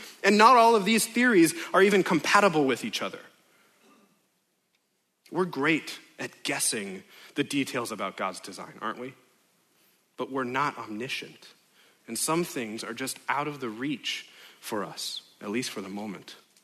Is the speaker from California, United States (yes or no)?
yes; Los Angeles, California, United States; And I understand that I'm from Los Angeles, California, and I'm preaching to a room filled with people whose toddlers know more about farming than I do.